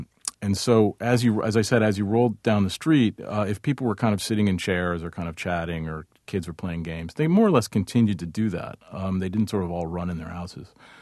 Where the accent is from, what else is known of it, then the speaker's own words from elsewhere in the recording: United States; as an American reporter, I can't walk out into the neighborhood and ask around safely.